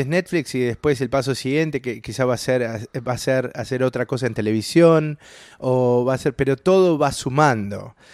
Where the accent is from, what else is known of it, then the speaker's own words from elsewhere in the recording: Argentina; Y, en mi caso en particular quizás es distinto porque soy argentino.